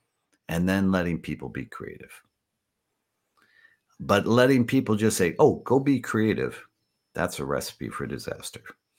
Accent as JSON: {"language": "English", "country": "United States", "tie": "born or raised there", "said": "I grew up in America. I believed in the power of everything"}